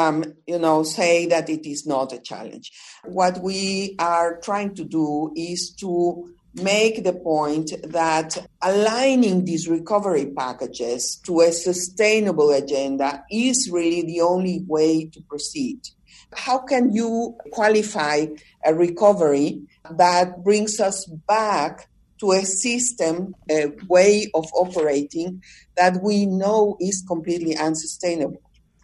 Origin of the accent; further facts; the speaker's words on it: Mexico; My home country, Mexico, is a very vulnerable country to climate change.